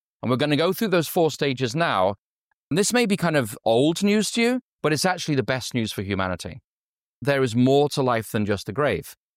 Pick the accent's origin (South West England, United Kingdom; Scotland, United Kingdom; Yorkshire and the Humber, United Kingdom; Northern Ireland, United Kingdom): Yorkshire and the Humber, United Kingdom; I was raised in Yorkshire, and people in Yorkshire speak with a certain accent, yes?